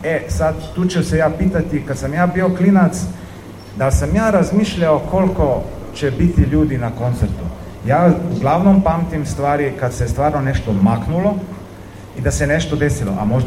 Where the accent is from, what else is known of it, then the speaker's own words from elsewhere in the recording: Nova Gorica, Goriška, Slovenia; ja sam odrastao u Novoj Gorici